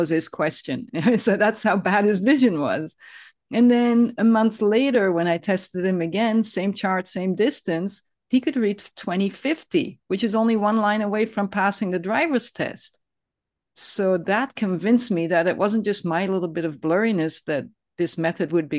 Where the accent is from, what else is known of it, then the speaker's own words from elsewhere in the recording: Netherlands; now in Ojai, United States; I'm from the Netherlands originally, but now live in Ojai, California.